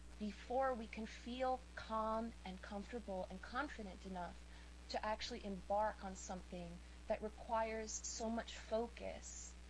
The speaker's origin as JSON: {"language": "English", "town": "New York City", "region": "New York", "country": "United States", "said": "I am not British. I am a New Yorker. I live in Manhattan. I live in Sugar Hill in the heart of Harlem."}